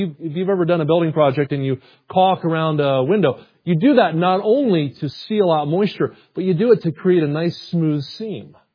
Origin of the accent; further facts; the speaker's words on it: New Jersey, United States; Well, I worked with my dad. I grew up in New Jersey. My dad was a general contractor.